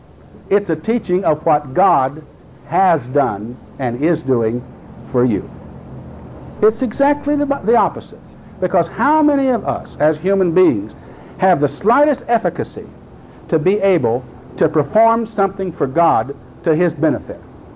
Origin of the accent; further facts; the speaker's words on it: United States; But that's my privilege as an American.